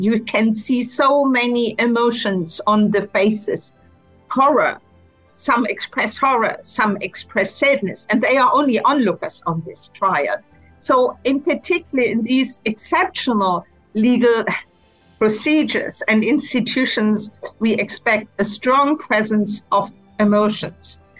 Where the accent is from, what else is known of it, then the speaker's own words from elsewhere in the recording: Lübeck, Schleswig-Holstein, Germany; which was just very close to my hometown of Lübeck.